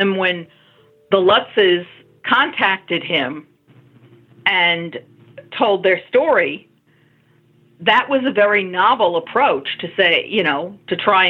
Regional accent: College Point, New York, United States; My hometown of College Point, Queens, which is about 35 miles away from Amityville

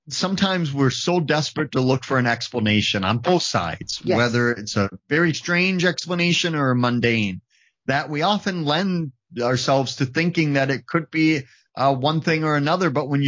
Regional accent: Wisconsin, United States; And I can tell you, growing up in Wisconsin, I've had a few nights

